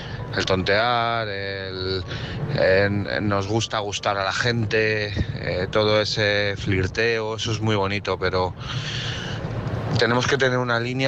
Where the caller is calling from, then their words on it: Madrid, Community of Madrid, Spain; de Madrid.